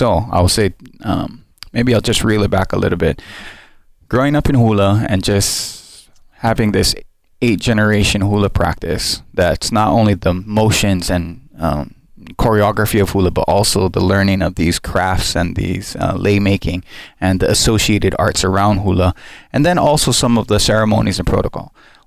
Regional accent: Hawaii, United States; And so I said, Hawaii.

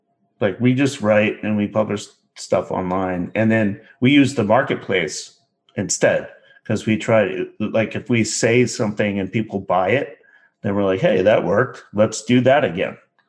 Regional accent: New Hampshire, United States; And I grew up in New Hampshire believing that.

